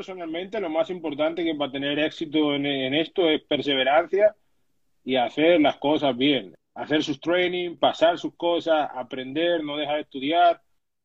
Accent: Madrid, Community of Madrid, Spain; como me crié en España, iba 2 o 3 veces al año a Dominicana, de Madrid

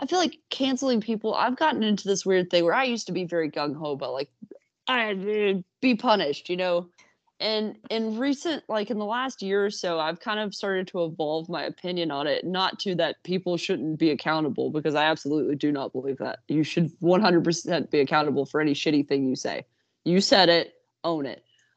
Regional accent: Kentucky, United States; I'm from Kentucky.

